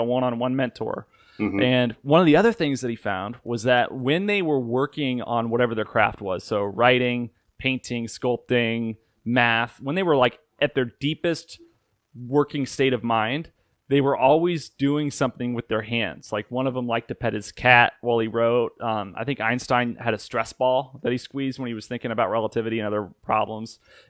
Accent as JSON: {"language": "English", "town": "Bloomington", "region": "Illinois", "country": "United States", "tie": "born or raised there", "said": "Yeah, man, I grew up in Bloomington, Illinois, so I know what the fuck kick the can is"}